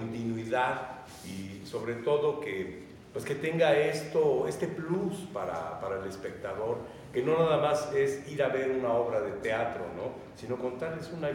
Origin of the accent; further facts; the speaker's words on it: Mexico; un género que es un poco ajeno a lo que somos los mexicanos